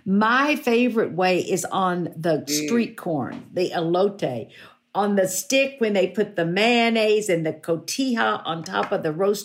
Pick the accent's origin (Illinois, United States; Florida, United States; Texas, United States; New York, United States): Texas, United States; Fort Worth; when I was growing up in Fort Worth, the best nachos were at a restaurant called Joe T. Garcia.